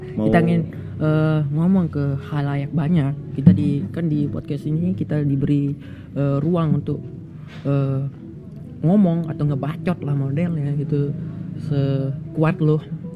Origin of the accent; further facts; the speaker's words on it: Lombok, West Nusa Tenggara, Indonesia; now in Yogyakarta, Indonesia; kuliah di Jogja. Stay di Jogja juga gitu. Gua asalnya Lombok. Gua anak rantauan gitu.